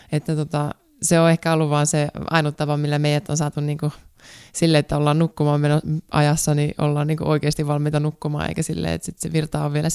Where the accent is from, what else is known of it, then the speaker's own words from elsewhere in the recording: Kuhmo, Kainuu, Finland; No mä oon Kuhmossa syntynyt, eli aika lähellä täällä Sotkamoa, eli Kainuusta on kotosi, ja meillä on aika iso perhe, että mulla on 3 veljeä, 1 sisko, sitten totta kai äiti ja isäni